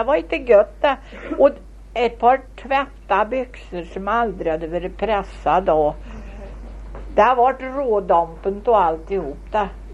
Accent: Värmland, Sweden; Och du vet, vi är värmlänningar.

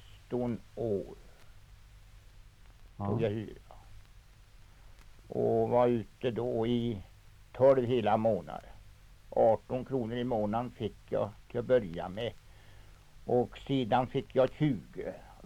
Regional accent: Dragsmark, Västra Götaland County, Sweden; born there; Jag är född i Dragsmark.

